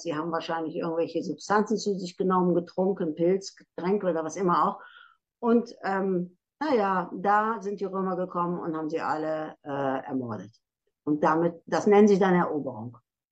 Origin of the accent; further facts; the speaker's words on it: Bielefeld, North Rhine-Westphalia, Germany; ich bin selber gebürtig, komme ich aus Bielefeld, also aus dem Teutoburger Wald